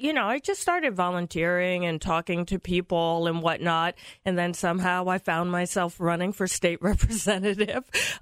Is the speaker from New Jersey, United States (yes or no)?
yes; New Jersey, United States; also born or lived in New York City; now in Connecticut, United States; Long story. I went to college in New York City. I lived in New York for about 20 years. Then I went back to Jersey, like all New Yorkers who want a yard.